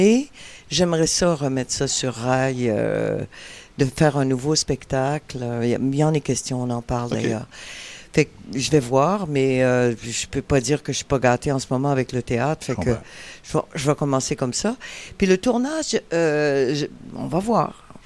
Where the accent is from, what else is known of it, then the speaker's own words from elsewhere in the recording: Loretteville, Quebec, Canada; c'est chez nous, hein. C'est là que j'ai fait mes premières armes. C'est là que j'ai étudié. Je viens de Loretteville.